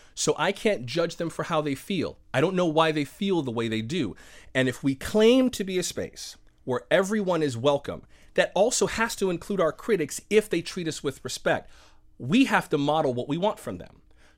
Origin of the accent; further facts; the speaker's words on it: Florida, United States; Singer Island was closest. I didn't go to the beach that often, but Singer Island I always loved.